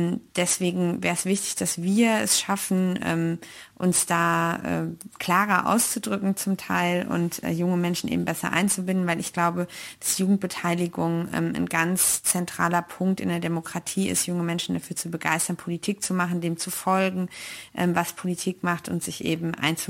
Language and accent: German; North Rhine-Westphalia, Germany; also natürlich hauptsächlich in NRW, im Ruhrgebiet, da wo ich herkomme